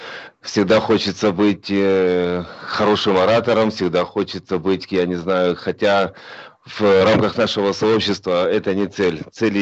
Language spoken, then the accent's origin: Russian; Ukraine; born there; мне на сегодняшний день почти 45 лет. Родился я на Украине, родился еще тогда в Советском Союзе.